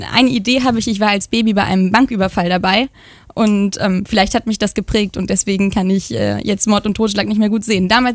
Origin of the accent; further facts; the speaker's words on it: Lower Saxony, Germany; In Imrolofen auf einem alten Bauernhof. Das ist ein ganz kleiner Ort in der Nähe von Hannover.